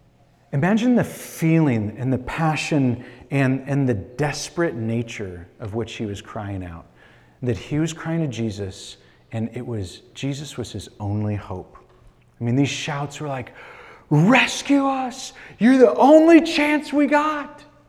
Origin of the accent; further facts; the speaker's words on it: Green Bay, Wisconsin, United States; The end of this month, you all know that I'm from Green Bay. I'm going back to Green Bay at the end of this month.